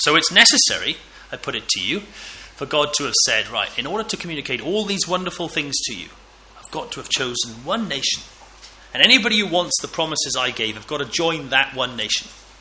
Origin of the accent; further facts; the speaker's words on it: Wales, United Kingdom; Well, that makes me feel rather left out, because I'm a Welshman.